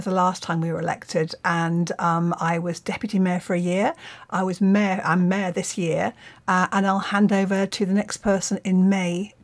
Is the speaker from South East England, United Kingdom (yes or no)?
yes; Camberley, South East England, United Kingdom; also born or lived in Bournemouth; I was 5 years old. We were travelling. I was born in Bournemouth. We were travelling up to our new house in Camberley in Surrey.